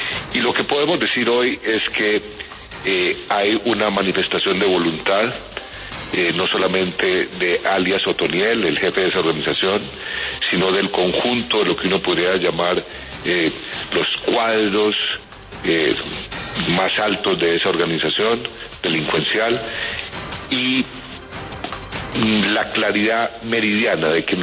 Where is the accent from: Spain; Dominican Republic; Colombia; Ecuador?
Colombia; acercándonos como colombianos a la figura de su santidad.